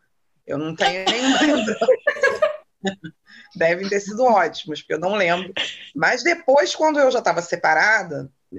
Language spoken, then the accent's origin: Portuguese; Rio de Janeiro, Brazil; Eu sou de uma cidade do interior aqui do Rio de Janeiro. Eu não nasci na capital, né? Eu sou do interior.